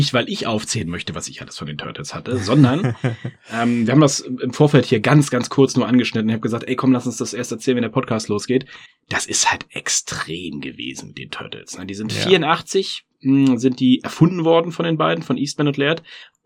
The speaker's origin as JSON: {"language": "German", "region": "East Germany", "country": "Germany", "moved": "yes", "said": "Wir kommen aus dem Osten und wir sind ja jetzt 89 oder weiß ich nicht wann geflüchtet."}